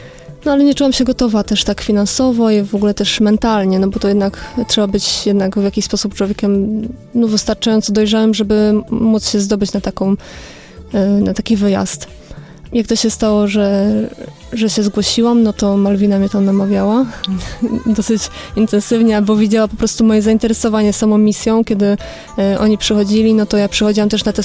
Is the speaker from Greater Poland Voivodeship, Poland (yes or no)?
no; Toruń, Kuyavian-Pomeranian Voivodeship, Poland; jestem z Torunia, że się udzielam w duszpasterstwie.